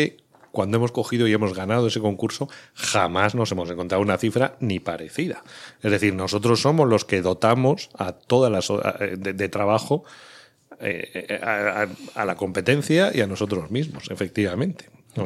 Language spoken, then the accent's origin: Spanish; Soria, Castile and León, Spain; Yo soy de Soria.